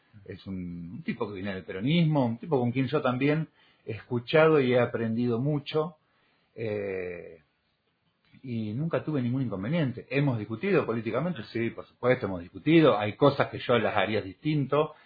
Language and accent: Spanish; Escobar, Buenos Aires Province, Argentina; los que somos de Escobar, que nos conocemos